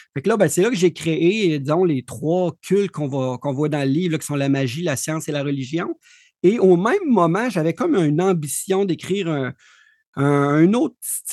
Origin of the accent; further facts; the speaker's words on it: Rimouski, Quebec, Canada; Oui, donc je viens du Québec, d'une petite ville là, qui s'appelle Rimouski.